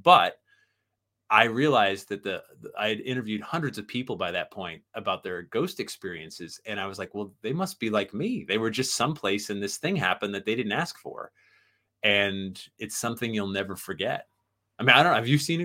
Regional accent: Sandy Hook, Connecticut, United States; Way back in the beginning, I was the young whippersnapper growing up in Sandy Hook, Connecticut, and the town next to Sandy Hook is Monroe, Connecticut

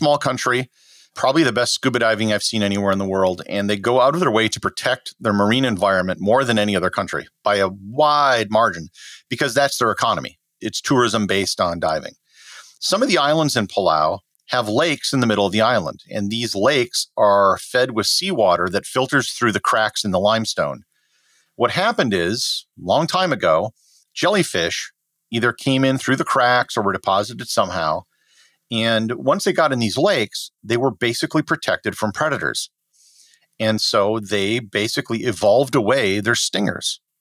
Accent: Wisconsin, United States; And I grew up in Wisconsin. I never saw saltwater till I was 21.

